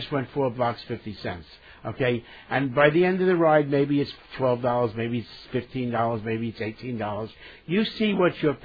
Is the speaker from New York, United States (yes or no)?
yes; Brooklyn, New York, United States; You know, I grew up in Brooklyn.